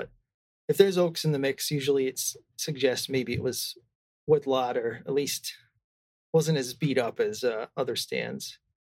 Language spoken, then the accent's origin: English; Seekonk, Massachusetts, United States; No, I was going to say, I'm from Massachusetts. I grew up not quite towards Plymouth area, but Seekonk, you know Seekonk?